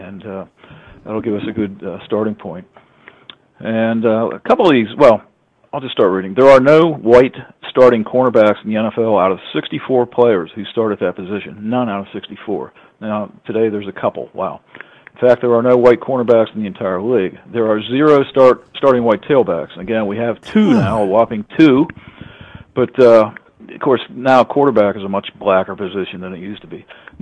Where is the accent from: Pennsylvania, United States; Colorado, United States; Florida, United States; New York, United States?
Pennsylvania, United States; Pittsburgh; I grew up around Pittsburgh, and in the 1970s, the Pittsburgh Steelers were a dynasty.